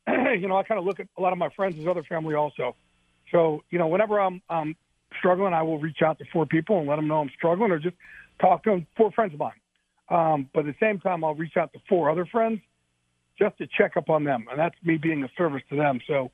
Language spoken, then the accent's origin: English; New Jersey, United States; it was tough for me growing up in the Jersey Shore. You get bullied in the Jersey Shore.